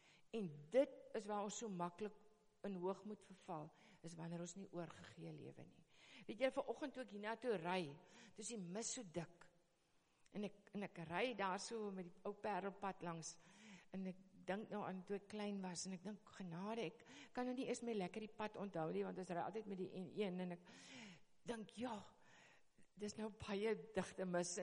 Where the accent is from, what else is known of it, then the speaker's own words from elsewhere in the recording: Worcester, Western Cape, South Africa; now in Kleinmond, South Africa; Toe ons besluit het om Kleinmond toe te trek van Woester, en weet, ek is gebore en getoe in Woester.